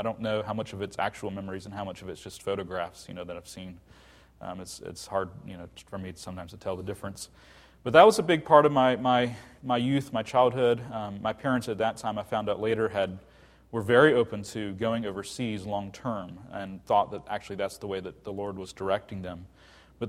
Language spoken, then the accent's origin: English; Virginia, United States; born there; So I was born in Virginia in 1980. I am the oldest of nine children, eight of whom are biological.